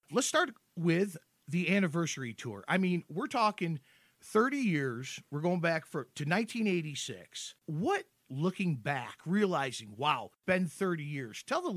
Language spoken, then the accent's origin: English; Atlanta, Georgia, United States; And what I'm excited about is that you're opening the tour in my hometown of Atlanta, Georgia.